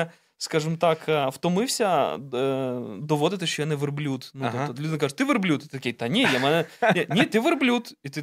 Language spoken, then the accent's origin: Ukrainian; Chernivtsi, Chernivtsi Oblast, Ukraine; ми переїхали до Чернівців, тому що нам потрібно було зробити документи, ми самі родом з Чернівців